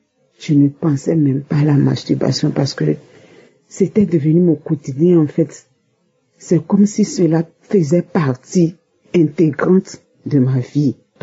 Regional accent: Benin; Je suis une béninoise résidant au Bénin.

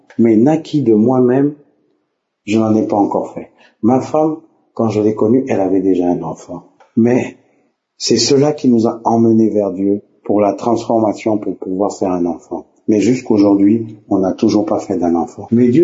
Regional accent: Gabon; Je suis Gabonais vivant au Gabon

